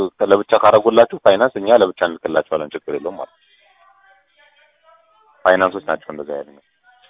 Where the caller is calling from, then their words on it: Dire Dawa, Ethiopia; ከድሬዳዋ ነኝ። ሰላም ናችሁ?